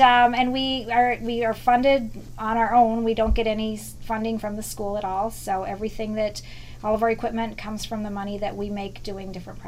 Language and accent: English; South Dakota, United States; I went to school in South Dakota State University, because I grew up in the Black Hills, and came to Minneapolis